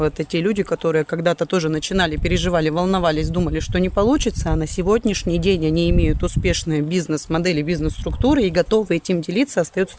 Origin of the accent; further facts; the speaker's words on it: Pyt-Yakh, Khanty-Mansi Autonomous Okrug, Russia; Из города Пытьях, Ханты-Мансийский автономный округ.